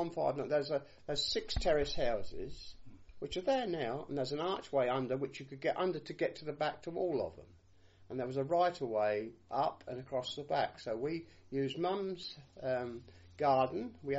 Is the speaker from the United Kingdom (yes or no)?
yes; East of England, United Kingdom; born there; I was born in Cherry Hinton Road, which is just up the road from here, near the Swiss Laundry, and opposite the Conservative Club, and there's a church on the corner. Mother was born in the same house.